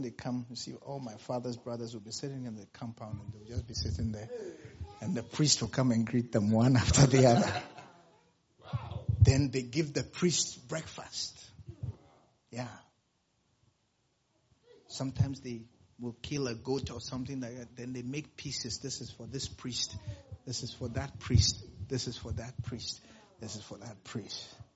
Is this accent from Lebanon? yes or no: no; Accra, Greater Accra, Ghana; I was born and raised in Accra, and we used to live in Accra.